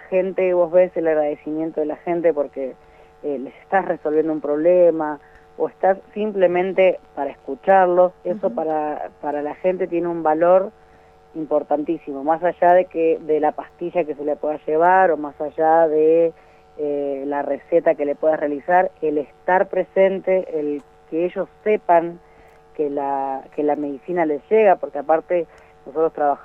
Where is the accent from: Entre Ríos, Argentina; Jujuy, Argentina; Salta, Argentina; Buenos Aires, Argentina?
Buenos Aires, Argentina; Yo vengo de Buenos Aires